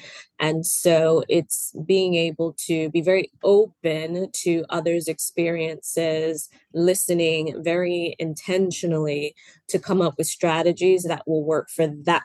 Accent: United States; born there; I am American born, so I started my work experience in the US.

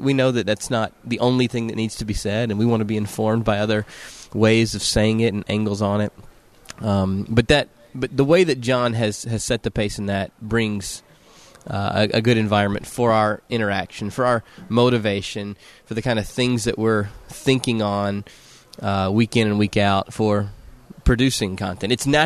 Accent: South Carolina, United States; I love the Twin Cities. I'm originally from South Carolina.

